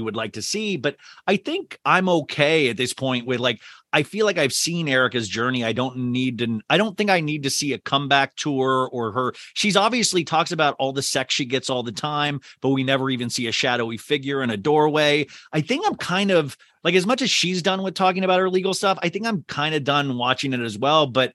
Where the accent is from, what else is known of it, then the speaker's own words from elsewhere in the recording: Kansas, United States; I grew up in Kansas. I am purely middle class.